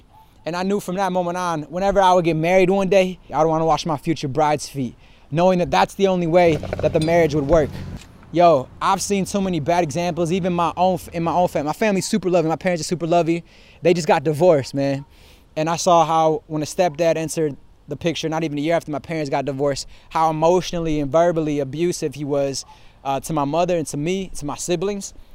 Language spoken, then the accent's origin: English; Michigan, United States; I'm from Michigan, icicles, they just stay there.